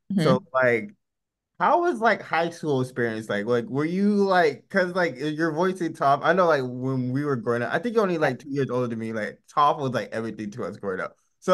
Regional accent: Washington, United States; I grew up in Washington State

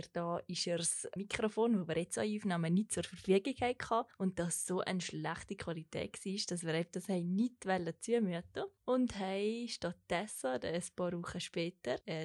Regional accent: Gommiswald, St. Gallen, Switzerland; ich bin in Gomiswald aufgewachsen und das ist wir haben ein bisschen Identitätsproblem in Gomiswald, weil wir sind auf der Zürichseite, sind aber noch im Kanton St. Gallen

